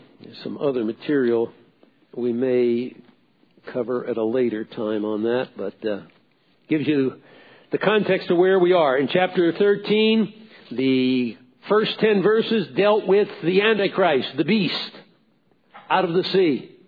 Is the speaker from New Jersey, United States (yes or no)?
yes; New Jersey, United States; I'm from New Jersey. Great place. Not that big.